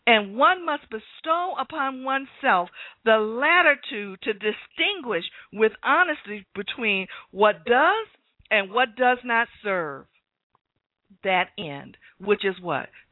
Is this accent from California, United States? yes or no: yes; California, United States; I'm from California, so I've seen those tumbleweeds going through the desert.